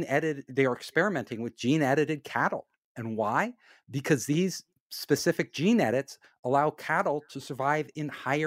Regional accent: Davis, California, United States; I grew up in Davis, California, and they've been doing it, since the Flavor Saver tomato.

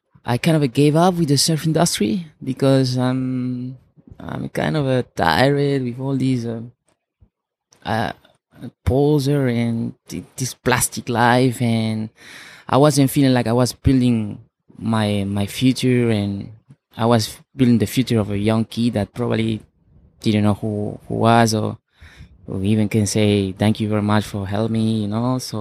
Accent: Lima, Peru; English is a second language; also born or lived in France; now in Australia; I'm a guy from Lima, Peru, born and bred in Lima, Peru.

